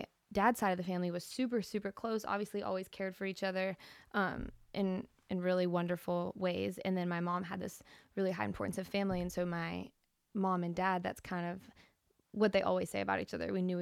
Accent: Cincinnati, Ohio, United States; now in Nashville, United States; So I've lived in Nashville now, but I grew up in Cincinnati, and we have a family of six, but a huge family on both sides.

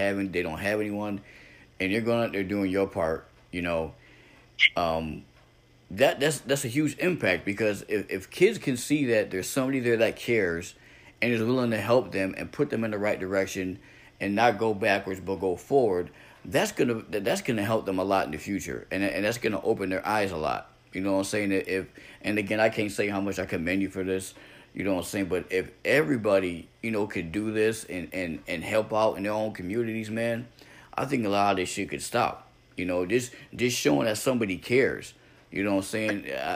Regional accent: Rochester, New York, United States; I'm from Rochester, New York. It's freaking bad up there also.

